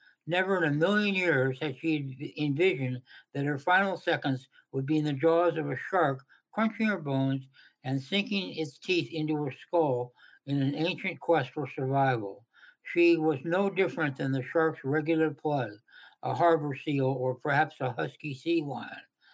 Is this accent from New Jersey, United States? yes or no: no; La Jolla, California, United States; In my preface, that I grew up in La Jolla and down in Southern California. And I grew up about a block from the beach.